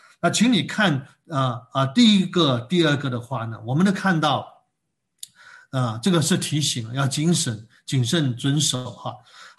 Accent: China; 我们中国人以前拜月亮有没有什么什么十五啊？

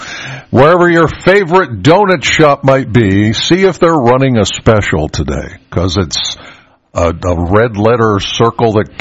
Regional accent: Penns Valley, Pennsylvania, United States; Well, I'm from Penns Valley, and I don't know if they've changed their mind or whatever they did out there.

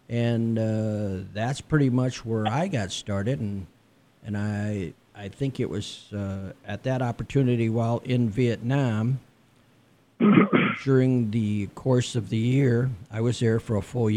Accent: Sioux City, Iowa, United States; also born or lived in Chicago; When I was born in Chicago. We lived there for a couple years, then we came back here to Sioux City. I grew up in Sioux City, went to St. Francis grade school.

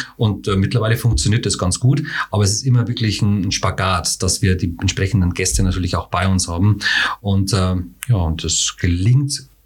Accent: Erbendorf, Bavaria, Germany; da in meiner alten Heimat in Erbendorf den ein oder anderen Jugendabend auf die Beine zu stellen

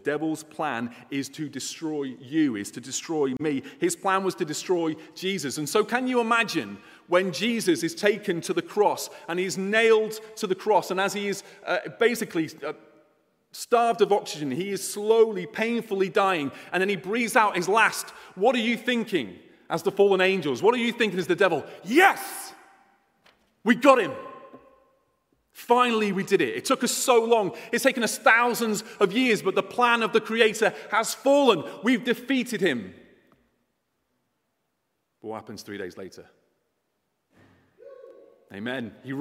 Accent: England, United Kingdom; We are from England. We supported England.

